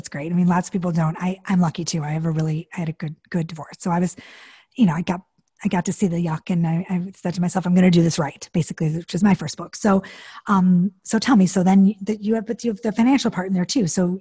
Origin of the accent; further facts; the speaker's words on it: Detroit, Michigan, United States; a lot of my friends that I'm from Detroit